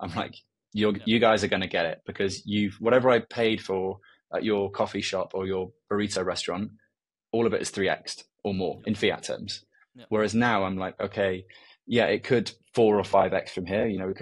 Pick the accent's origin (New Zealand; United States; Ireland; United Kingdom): United Kingdom; England; now in Portugal; they know that I'm the English, and they treat me as such, and it's good fun. Like I have a good rapport with the people that I know here on a local basis.